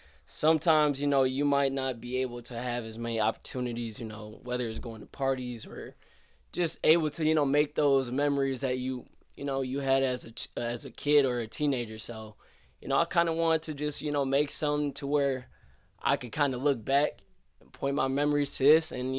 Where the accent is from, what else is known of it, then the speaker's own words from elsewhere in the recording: Romulus, Michigan, United States; Yeah, so I grew up in Romulus, but I went to Woodhaven, played sports, you know, I had a close family.